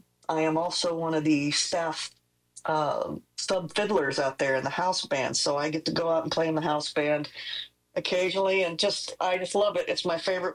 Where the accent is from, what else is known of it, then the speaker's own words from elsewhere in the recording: Nashville, Tennessee, United States; I grew up in Nashville, so I started going backstage when I was 10 years old